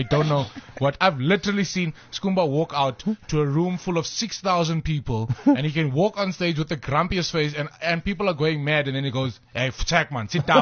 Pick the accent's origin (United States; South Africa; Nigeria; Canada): South Africa; we are so unpredictable as South African comedians because we all come from little hubs, which have little cultural influences.